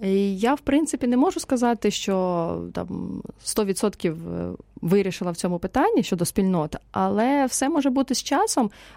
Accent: Kryvyi Rih, Dnipropetrovsk Oblast, Ukraine; also born or lived in Kyiv; Бо я з Кривого Рогу, а потім жила в Києві.

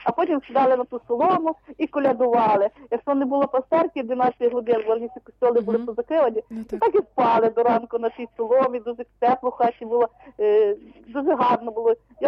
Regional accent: Khmelnytskyi Oblast, Ukraine; Я з Хмельницької області.

